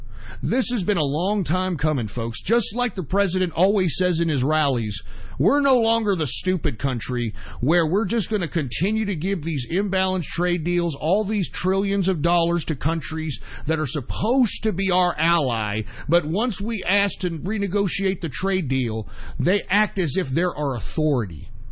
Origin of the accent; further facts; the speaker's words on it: Mexico; I'm from Mexico. Viva la Mexico.